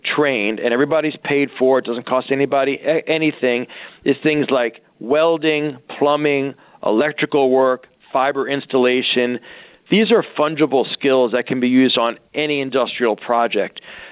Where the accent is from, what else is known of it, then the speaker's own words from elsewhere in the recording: New York, United States; I my mom's from New Orleans, but I grew up in New York, and Knicks haven't been good since the 80s.